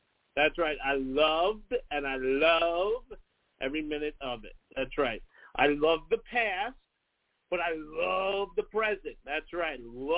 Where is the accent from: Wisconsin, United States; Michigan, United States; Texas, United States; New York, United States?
New York, United States; I'm from New York. I'm an Italian from New York. We're just loud people.